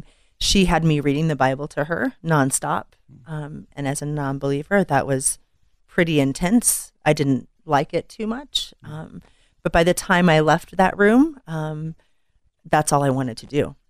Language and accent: English; Denver, Colorado, United States; I grew up in Denver. I'm a native. I'm a Colorado native. Family roots here. Both of my parents were natives.